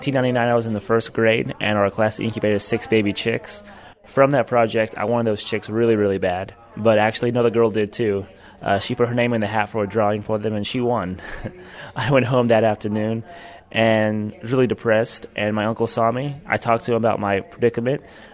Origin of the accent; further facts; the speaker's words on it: Centralia, Missouri, United States; I'm from Centralia, Missouri, and that is halfway in the middle of the state between St. Louis and Kansas City. I'm also a student at the University of Missouri. I'm currently a senior majoring in agricultural business